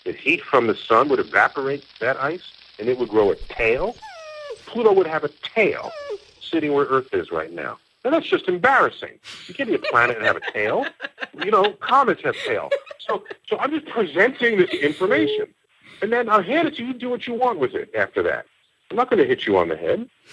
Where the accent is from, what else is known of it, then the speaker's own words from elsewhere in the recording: United States; maybe some of that's just being American because we kind of like doing that.